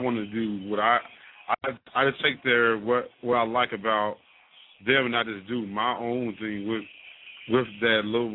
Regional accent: New Jersey, United States; Technically, I'm not because I'm originally from Jersey

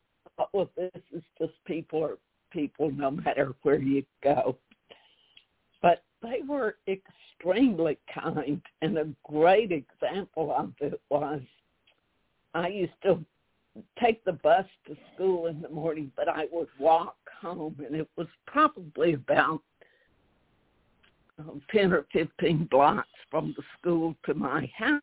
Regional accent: the South, United States; accent: southern; And if you think my southern accent is strong now, you should have heard me then.

